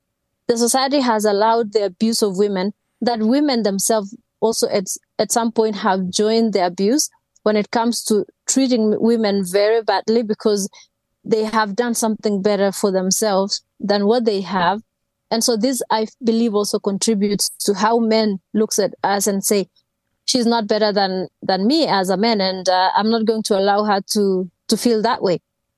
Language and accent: English; Kenya; English is a second language; moved away as an adult; now in United States; Because number one, I went to America to study at a very young age, right after high school. And I wasn't an athlete when I was back in Kenya.